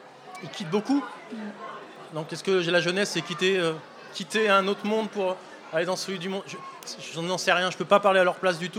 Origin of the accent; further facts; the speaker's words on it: Switzerland; Moi, je suis suisse de migrants aussi, alors ça veut tout et rien dire non plus. Mon papa est marocain, ma maman est bretonne.